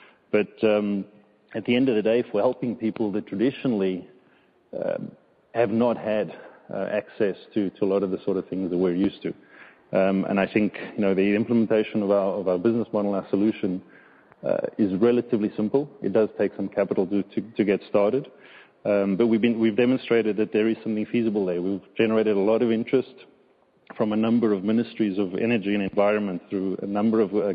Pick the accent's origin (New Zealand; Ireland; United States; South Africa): South Africa; born there; because I was born in South Africa.